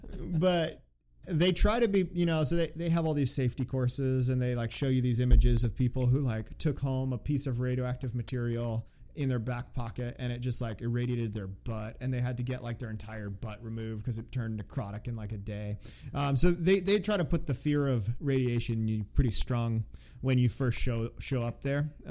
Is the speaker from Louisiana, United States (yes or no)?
no; Georgia, United States; also born or lived in Chicago / Texas; I was born in Chicago, yeah. And I spent a lot of my life actually in Georgia and Texas. So I grew up in Georgia and Texas mostly. I mean, I left Chicago when I was like six.